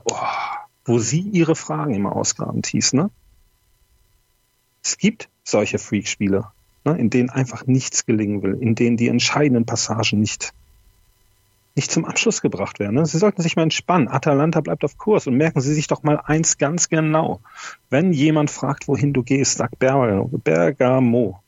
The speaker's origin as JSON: {"language": "German", "town": "Bad Oeynhausen", "region": "North Rhine-Westphalia", "country": "Germany", "said": "Bei uns in Bad Oeynhausen sagt man das so."}